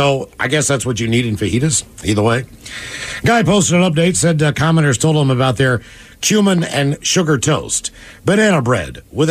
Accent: West Virginia, United States; I'm from West Virginia. We don't have Mexicans where I lived.

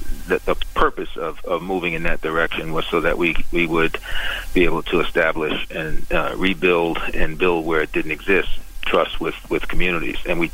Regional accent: Brooklyn, New York, United States; I grew up in Brooklyn in Bed-Stuy, and I didn't grow up wanting to be a cop.

